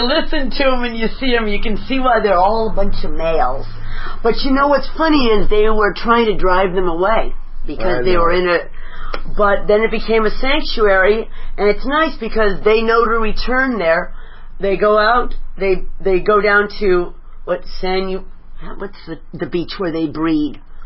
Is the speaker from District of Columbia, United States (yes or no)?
no; San Pedro, California, United States; now in Northern California, United States; It's, I love my hometown, San Pedro. I never thought I'd be a Northern California person